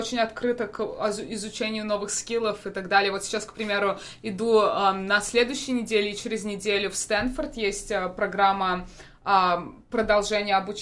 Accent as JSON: {"language": "Russian", "country": "Russia", "accent": "Russian", "said": "я никогда не думала, что у меня есть какой-то традиционный сильный русский акцент, но mm-hmm. тогда он у меня был намного сильнее."}